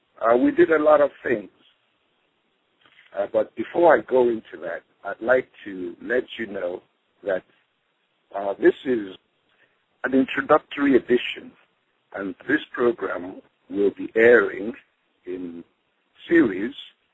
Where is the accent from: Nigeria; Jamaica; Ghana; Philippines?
Nigeria; now in Philadelphia, United States; I am a fine artist currently living in Philadelphia. I was born in Nigeria. I relocated to America, to Philadelphia, here in the United States, in the early 80s.